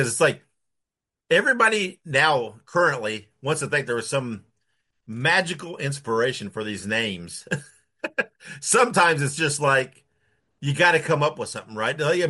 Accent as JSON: {"language": "English", "region": "Indiana", "country": "United States", "tie": "born or raised there", "said": "Because again, growing up in Indiana, Jerry Valiant was great."}